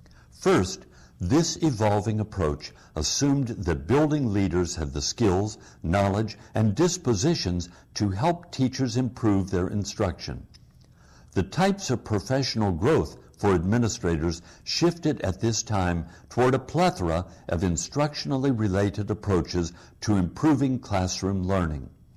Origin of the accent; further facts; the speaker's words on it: Illinois, United States; In my home state of Illinois, a major reform initiative was passed in 1985.